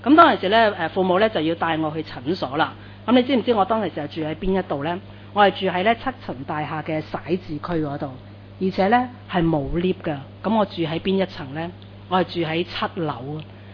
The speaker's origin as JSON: {"language": "Cantonese", "town": "Chaozhou", "region": "Guangdong", "country": "China", "said": "我本身系潮州人嚟嘅"}